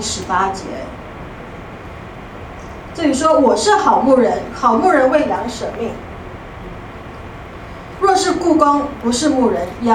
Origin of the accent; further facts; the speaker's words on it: Taiwan; accent: Taiwanese Mandarin; 那我是台湾的国语